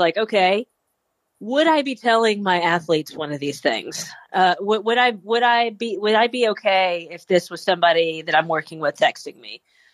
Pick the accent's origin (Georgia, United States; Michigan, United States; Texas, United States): Texas, United States; Realize I'm a Texan. I can't help it.